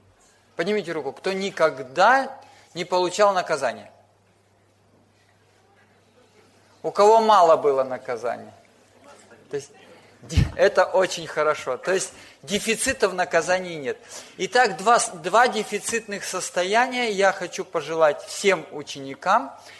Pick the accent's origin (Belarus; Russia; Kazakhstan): Kazakhstan; можно сказать, я с Урала, если по объединениям судить, вообще с Казахстана.